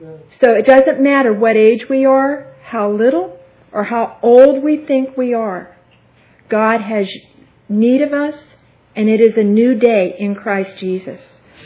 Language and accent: English; Pittsburgh, Pennsylvania, United States; because I'm from Pittsburgh, I'm sorry.